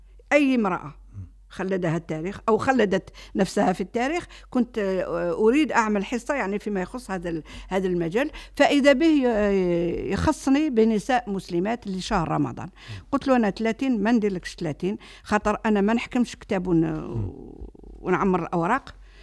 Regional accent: Algeria; احنا معروفة الكلمة هذه عندنا في الجزائر فام دو ميناج.

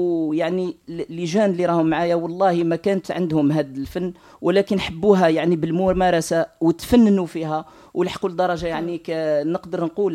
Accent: Algeria; هنا في الجزائر

